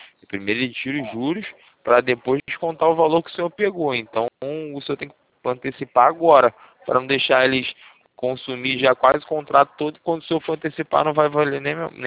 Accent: Rio de Janeiro, Brazil; eu sou do Rio. Moro no centro do Rio.

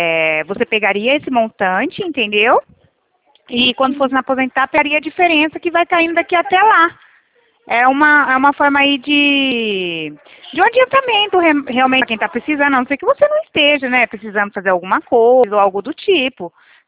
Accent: São Paulo, Brazil; eu sou aqui do interior de São Paulo

